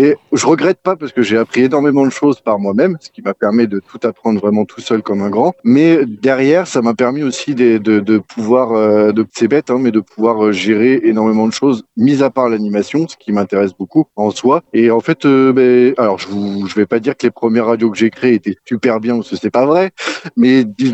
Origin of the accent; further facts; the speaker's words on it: Île-de-France, France; de base, je suis originaire de Seine-et-Marne.